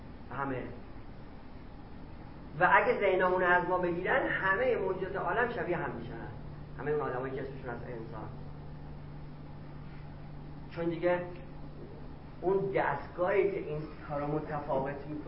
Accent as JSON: {"language": "Persian", "country": "Iran", "said": "مثلا من که ایرانی هستم"}